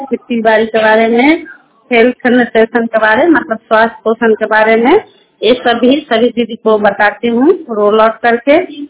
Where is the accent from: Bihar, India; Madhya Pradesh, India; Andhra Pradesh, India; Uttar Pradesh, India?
Bihar, India; मैं राजा पाकर पंचायत कटनी के निवासी हूँ।